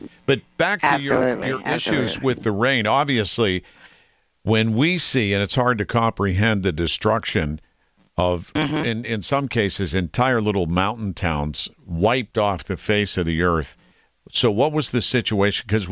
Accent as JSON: {"language": "English", "town": "Millville", "country": "United States", "tie": "born there", "said": "Obviously, I was born in Millville, so they used to call us mildew because of all the flooding that happened over the years."}